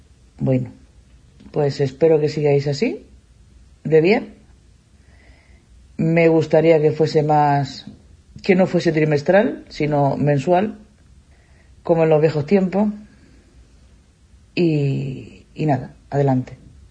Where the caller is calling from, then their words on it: Murcia, Region of Murcia, Spain; de Murcia y enviaba este mensaje, este audio